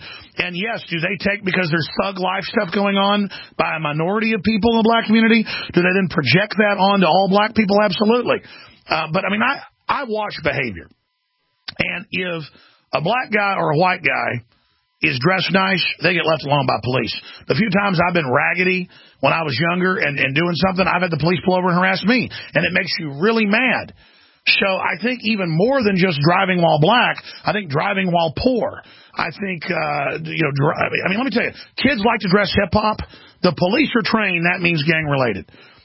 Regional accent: Rockwall, Texas, United States; Listen, I grew up in Rockwall, Texas, where later the police and the sheriff got busted dealing drugs, just like I said they were.

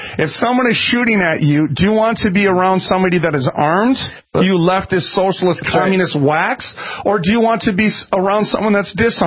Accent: Minneapolis, Minnesota, United States; I remember when I first moved out here, because I'm from North Minneapolis, and you used to hear gunshots all the time.

